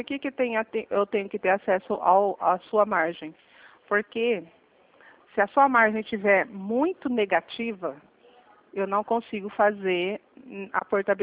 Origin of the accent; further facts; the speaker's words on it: Limeira, São Paulo, Brazil; Eu sou próximo de Campinas, sou de Limeira.